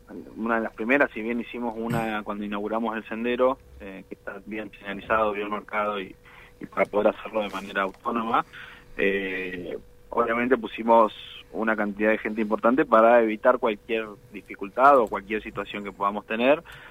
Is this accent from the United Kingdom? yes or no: no; Patagonia, Argentina; somos patagónicos